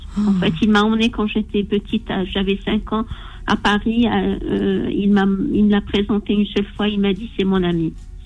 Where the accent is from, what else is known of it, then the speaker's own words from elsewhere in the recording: Algeria; also born or lived in France; de ma mère franco-libanaise et de mon père algérien. C'était en 76. Et mon père, quand j'avais 11 mois, m'a emmenée vivre en Algérie